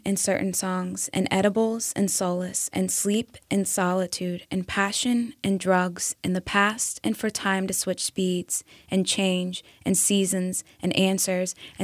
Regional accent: Trenton, Ohio, United States; Trenton, Ohio.

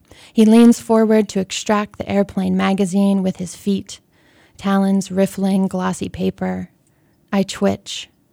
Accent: Pittsburgh, Pennsylvania, United States; I'm a girl from Pittsburgh and I, you know, tend to try to write things that I know.

